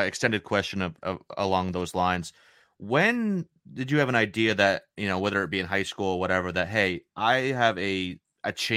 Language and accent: English; Maine, United States; I'm from Maine. I'm from Maine, so yeah, I'm used to the cold weather.